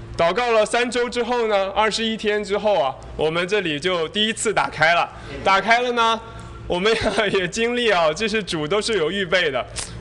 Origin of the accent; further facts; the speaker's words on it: Northeast China, China; 我家乡是东北的，我接触到的人就全是东北人。